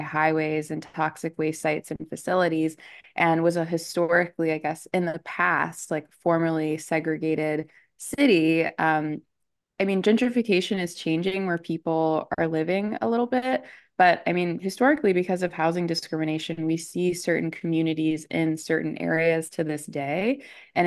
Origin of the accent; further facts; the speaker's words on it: Midwest, United States; I know that I like nature and I grew up in the Midwest and I like animals.